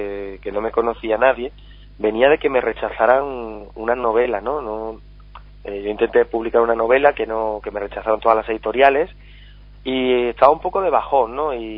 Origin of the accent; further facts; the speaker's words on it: Carmona, Andalusia, Spain; Mi pueblo, con mi familia, con mis amigos, pues un día estupendo, un día increíble para mí.